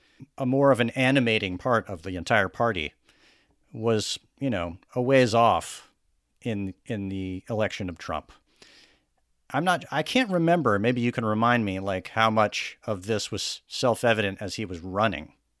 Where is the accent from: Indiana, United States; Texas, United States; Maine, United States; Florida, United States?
Texas, United States; I mean, I grew up in Texas too